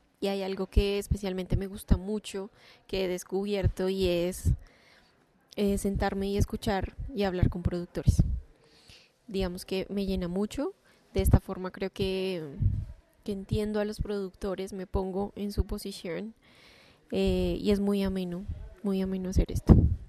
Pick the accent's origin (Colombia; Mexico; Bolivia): Colombia; Bogotá; born there; egresada de la Universidad Nacional en Bogotá. Nací en Bogotá.